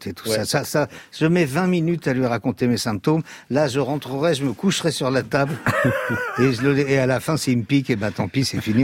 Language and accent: French; Puteaux, Île-de-France, France; born there; Et comme je suis né à Puteaux, je ne peux pas cracher dans la soupe.